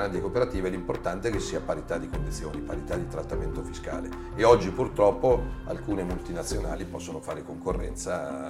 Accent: Milan, Lombardy, Italy; io sono milanese

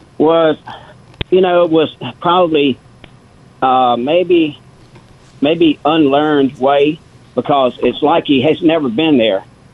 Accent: Louisiana, United States; And like I say, I'm from Louisiana and never had been there

